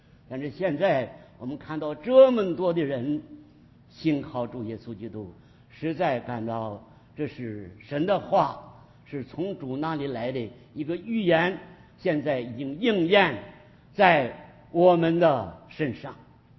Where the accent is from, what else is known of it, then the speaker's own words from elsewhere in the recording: China; 难道我们中国的弟兄姊妹